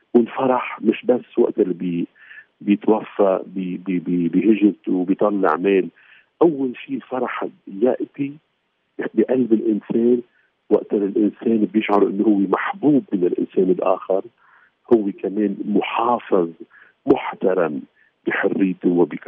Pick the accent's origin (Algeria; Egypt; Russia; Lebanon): Lebanon; احنا ما فينا ننسى كلبنانية